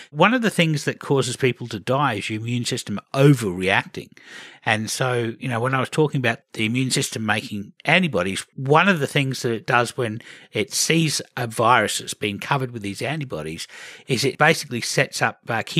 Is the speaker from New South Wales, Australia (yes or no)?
no; Queensland, Australia; when I was growing up in Queensland, my ancestors didn't come from Queensland, Australia